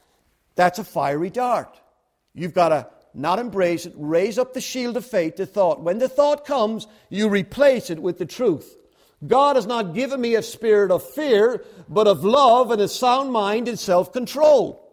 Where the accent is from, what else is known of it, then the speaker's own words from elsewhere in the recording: Ireland; It's like fishing in my hometown in Ireland, largest river in Ireland, England, Scotland, and Wales.